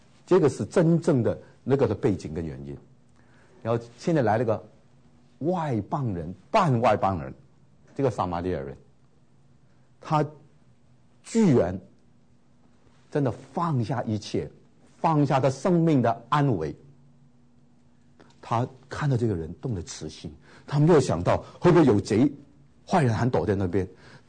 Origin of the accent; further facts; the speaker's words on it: China; 其实我们中国人常常都是这样对不对，都很怕野祸上身对不对